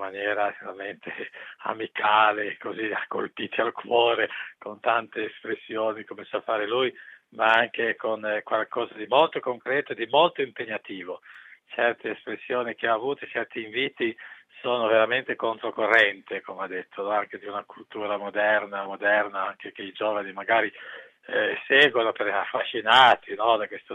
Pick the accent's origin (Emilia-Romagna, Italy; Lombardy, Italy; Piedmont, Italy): Piedmont, Italy; siamo un po' riservati come piemontesi, insomma, siamo un po' riservati.